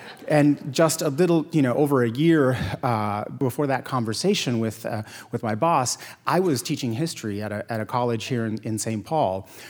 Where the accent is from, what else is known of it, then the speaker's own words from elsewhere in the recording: Puerto Rico; And growing up in Puerto Rico, my parents were strict.